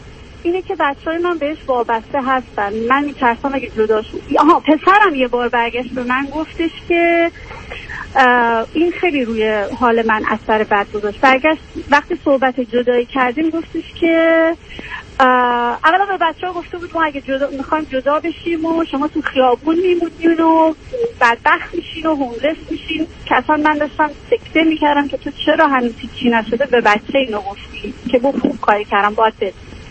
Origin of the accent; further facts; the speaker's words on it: Iran; moved away as an adult; میخواستم که بیام هم تحصیل کنم هم فرار کنم از ایران و اومدم